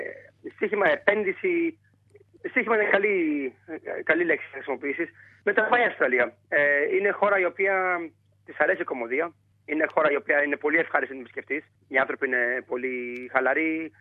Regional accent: Kalamata, Peloponnese, Greece; now in Australia; Εγώ μεγάλωσα στην Καλαμάτα που είχε καλό καιρό.

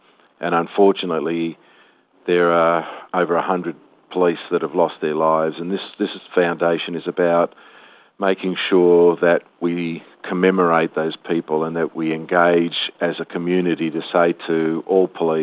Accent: Melbourne, Victoria, Australia; passing on those values to us as children growing up in Melbourne

